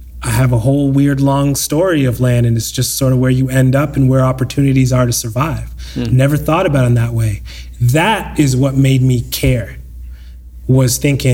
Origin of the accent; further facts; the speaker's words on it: Canada; And then also as a Canadian, we don't have that, we don't have the best lens on ourselves, right?